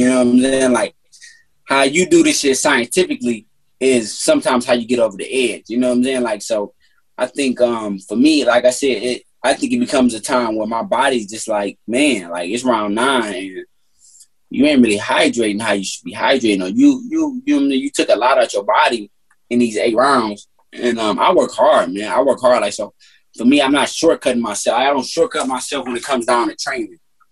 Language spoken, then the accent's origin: English; Detroit, Michigan, United States; Like, I'm from Detroit. I'm a competitor